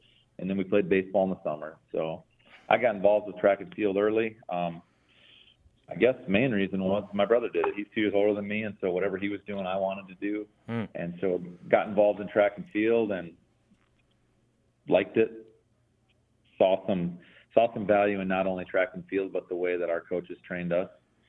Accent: Warner, United States; I grew up in Warner, and at that time, spring baseball was not a thing.

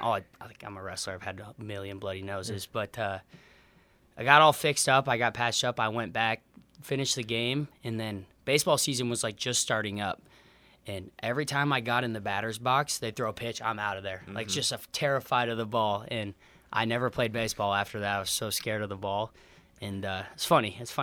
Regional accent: Winter, South Dakota, United States; My sisters played softball, and you're growing up in Winter, South Dakota, so what else do you do in the summertime?

